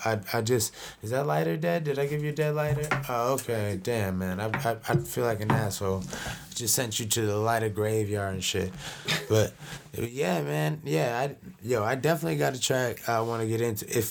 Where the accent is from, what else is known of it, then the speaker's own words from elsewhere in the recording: South Carolina, United States; born there; now in Boston, United States; Because I was born in South Carolina. Most times I'll be on my Boston shit, because I live here the longest